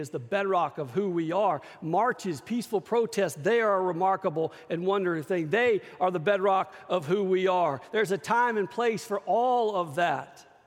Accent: Shreveport, Louisiana, United States; still lives in my hometown of Shreveport

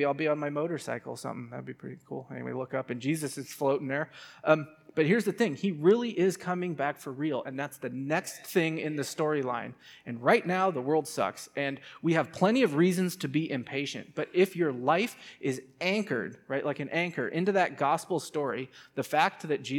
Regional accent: San Francisco, California, United States; I grew up in San Francisco, where the only thing that people grow is for smoking and not eating

